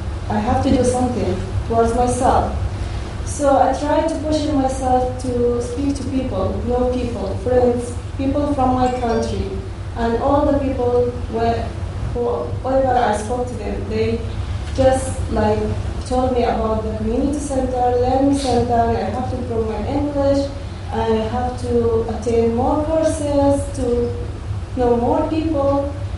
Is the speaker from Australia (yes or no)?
no; Mosul, Nineveh, Iraq; moved away as an adult; now in Dundee, United Kingdom; I am from Mosul, Iraq. I came to Dundee in 2009 with my family, with my husband and three boys.